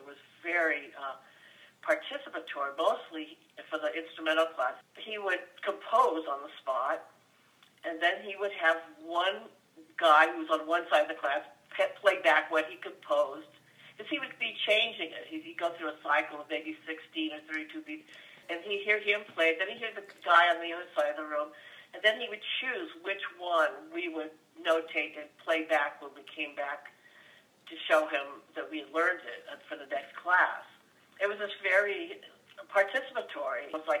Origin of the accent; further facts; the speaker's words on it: San Mateo, California, United States; I grew up in suburbia in San Mateo, California, which was kind of rigid 50s, everything sort of in its little compartment.